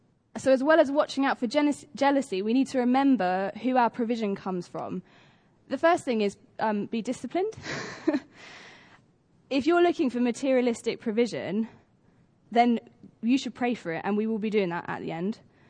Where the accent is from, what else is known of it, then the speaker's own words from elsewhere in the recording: United Kingdom; As British people, we are naturally quite cynical.